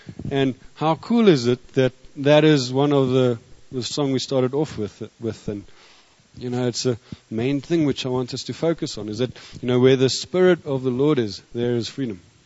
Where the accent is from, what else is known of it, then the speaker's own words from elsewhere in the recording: South Africa; he came to South Africa as a missionary and he had this to say about us as South Africans.